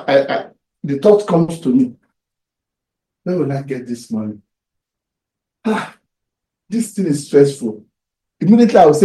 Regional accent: Southwest Nigeria, Nigeria; I grew up in Yoruba land

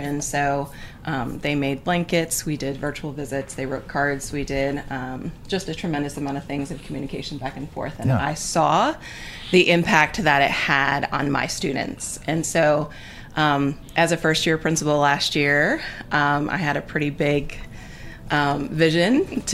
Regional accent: Connecticut, United States; So it started, I'm actually from Connecticut, and my principal back in Connecticut when I was a teacher

